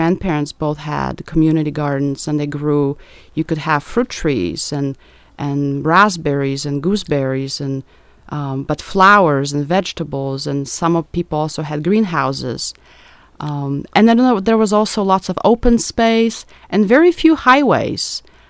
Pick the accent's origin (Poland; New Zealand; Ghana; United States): Poland; Tarnobrzeg, Subcarpathian Voivodeship; English is a second language; I grew up in Poland, and it was a little bit different because I was born in 73, and in a small town called Tarnobrzeg